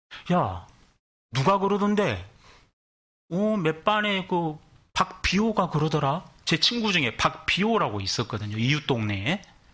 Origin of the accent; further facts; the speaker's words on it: Mokpo, South Jeolla, South Korea; 제가 중학생 때 전라도 목포가 고향인데 중학생 때 겨울방학이 됐어요.